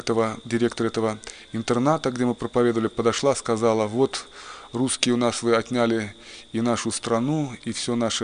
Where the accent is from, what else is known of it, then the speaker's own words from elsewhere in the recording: Makhachkala, Dagestan, Russia; moved away; Я тогда уже жил в Курской области, переехал туда из Дагестана, из Махачкалы. Я уроженец там, родился, вырос.